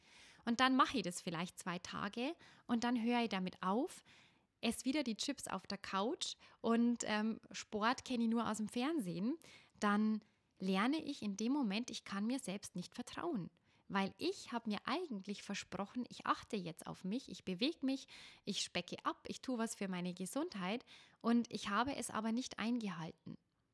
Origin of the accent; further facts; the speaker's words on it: Bavaria, Germany; würde man bei uns im Bayerischen Wald sagen